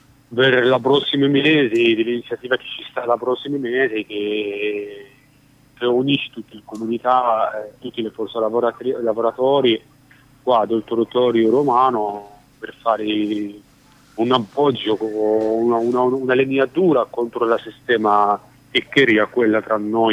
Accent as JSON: {"language": "Italian", "country": "Egypt", "said": "Sì, io comunque sono egiziano"}